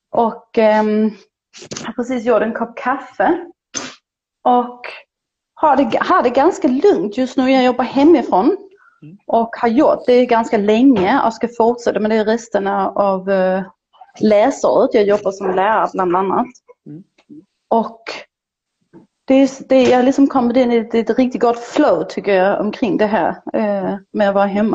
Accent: Denmark; accent: Danish; Swedish is a second language; Jag har en del dansk brytning jag inte kommer undan, men annars går det bra.

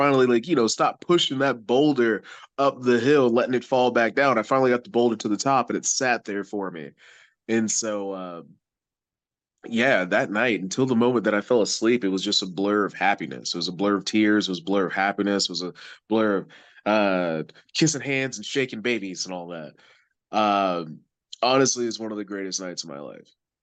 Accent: Clarksville, Tennessee, United States; that was in Oak Grove, Kentucky, a little bit outside of my hometown of Clarksville, Tennessee

